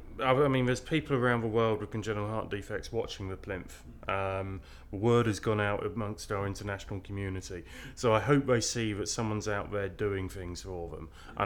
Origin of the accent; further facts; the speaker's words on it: Liverpool, North West England, United Kingdom; I'm 37 and I'm down from Liverpool.